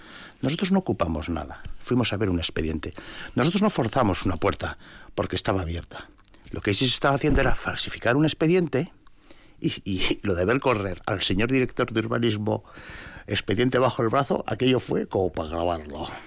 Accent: Miñano, Basque Country, Spain; Ese sigue porque todavía en mi pueblo, que después soy alcalde de Miñano, quitaron todos los terrenos.

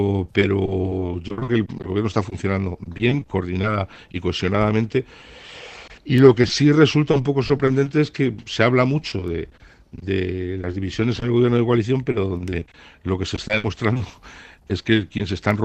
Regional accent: Barakaldo, Basque Country, Spain; Más que nada porque soy de Baracaldo, ¿sabes?

